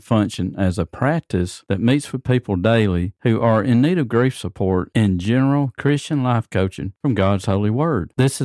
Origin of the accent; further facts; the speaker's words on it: Muscle Shoals, Alabama, United States; I read an article about the music industry in my hometown, Muscle Shoals, Alabama.